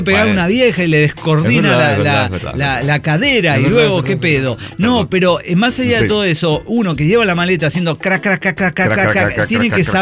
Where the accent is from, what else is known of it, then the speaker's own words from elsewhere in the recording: Toluca, State of Mexico, Mexico; Nosotros somos de Toluca.